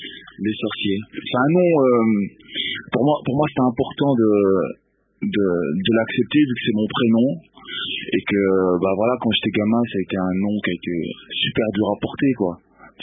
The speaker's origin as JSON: {"language": "French", "town": "Lubumbashi", "region": "Haut-Katanga", "country": "DR Congo", "tie": "born or raised there", "said": "surtout par rapport à ma ville natale, Lubumbashi."}